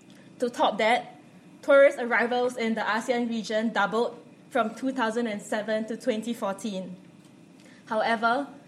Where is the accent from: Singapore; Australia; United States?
Singapore; So I hail from Singapore